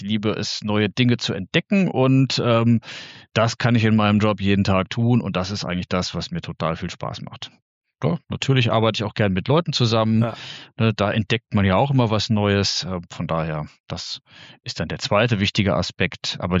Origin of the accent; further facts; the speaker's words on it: Darmstadt, Hesse, Germany; Nein, ich komme nicht aus Minden, ich komme aus Darmstadt, also von ein bisschen woanders